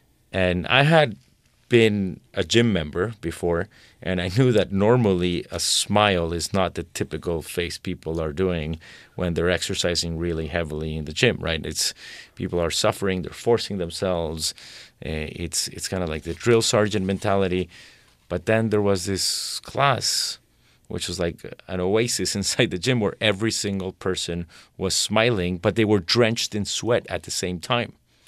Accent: Colombia; I grew up in Colombia also, so I knew what was happening in the country.

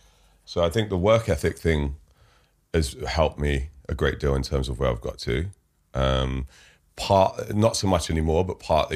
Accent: London, United Kingdom; born or raised there

